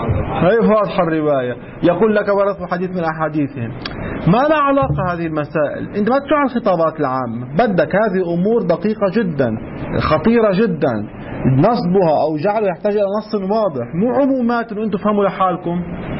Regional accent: Lebanon

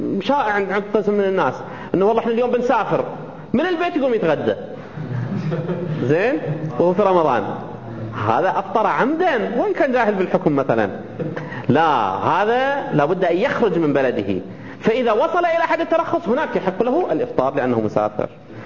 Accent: Saudi Arabia; أما في بلدان أخرى مثلا عندنا في السعودية كل المطارات خارج المدن

